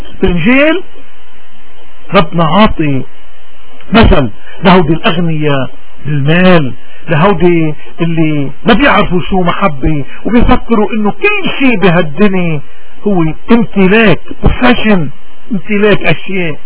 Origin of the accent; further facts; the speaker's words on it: Lebanon; خلونا نحن خصوصا كلبنانيين، بلدنا عم بيمر بظروف قاسية